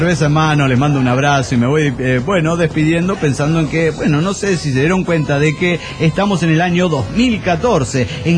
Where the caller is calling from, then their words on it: Calchaquí, Santa Fe, Argentina; de Calchaquí, Argentina.